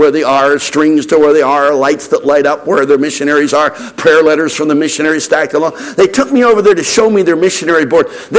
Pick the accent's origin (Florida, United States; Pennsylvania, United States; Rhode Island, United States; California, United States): Pennsylvania, United States; I was preaching just south of where I grew up in the United States, just south of the city of Philadelphia.